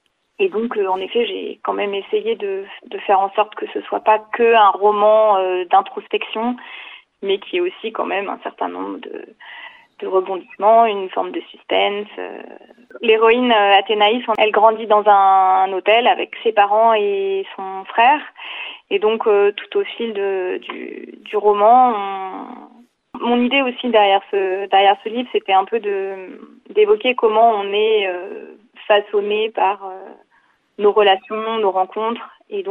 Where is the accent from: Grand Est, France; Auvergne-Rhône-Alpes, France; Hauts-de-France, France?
Auvergne-Rhône-Alpes, France; Saint-Jean; J'ai grandi à Saint-Jean, mes parents y habitent toujours. Et puis je vis en hiver maintenant à côté de Grenoble.